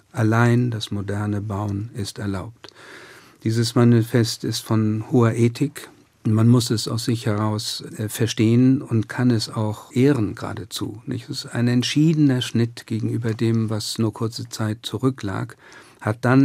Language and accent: German; Kiel, Schleswig-Holstein, Germany; Ich bin in Kiel nach dem Krieg aufgewachsen.